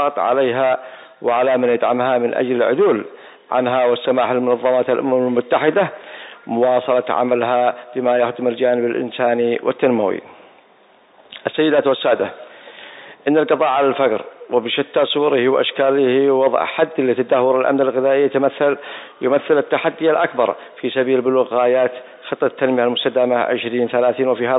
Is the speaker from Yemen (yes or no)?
yes; Yemen; ومنها بلادنا اليمن